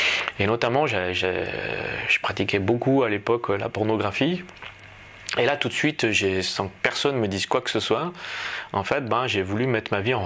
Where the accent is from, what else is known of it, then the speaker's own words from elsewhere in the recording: France; now in Switzerland; je suis français, je vis en Suisse